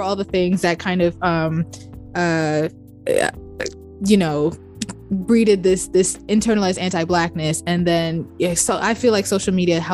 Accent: Baltimore, Maryland, United States; And I grew up in Baltimore, Maryland. So in Maryland, lacrosse is a big thing.

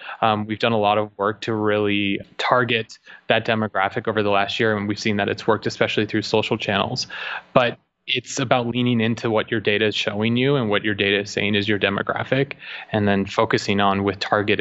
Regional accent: California, United States; So we're from California, our company is from California

